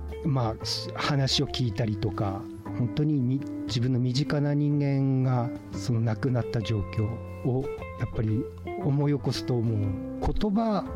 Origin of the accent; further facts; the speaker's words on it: Otsuchi, Iwate, Japan; 私出身は岩手の大槌という、あの三陸海岸のところにある、あの小さな町なんですけれども。